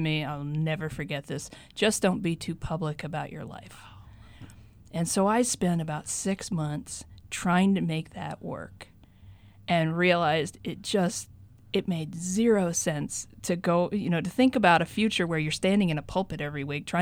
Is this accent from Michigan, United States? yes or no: yes; Michigan, United States; I'm from Michigan originally. I was baptized Methodist.